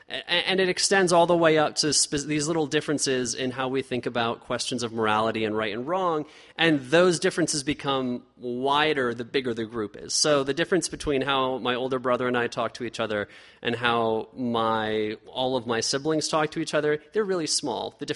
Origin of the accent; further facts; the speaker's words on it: Plain City, United States; so I grew up in Plain City